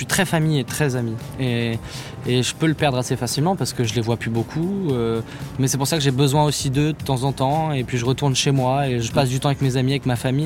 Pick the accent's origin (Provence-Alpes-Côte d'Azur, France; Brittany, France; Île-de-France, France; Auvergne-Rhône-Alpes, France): Brittany, France; je passais beaucoup de temps chez moi en Bretagne, comme on a la mer et tout